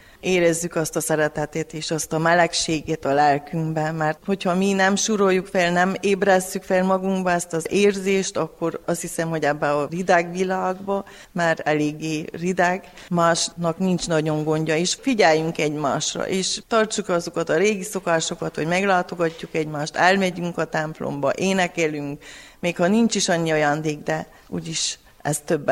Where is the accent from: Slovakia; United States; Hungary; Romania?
Romania; Vargyas, Covasna; a vargyason, a szülőfalumban a legszebb. Itt nőttem fel, és itt voltam tanítónő.